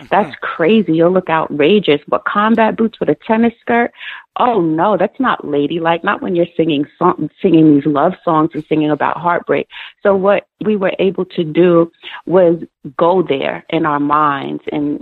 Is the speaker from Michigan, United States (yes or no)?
no; Mount Vernon, New York, United States; born there; I was born in Mount Vernon, New York, to a Japanese and Jamaican mother and an African-American dad.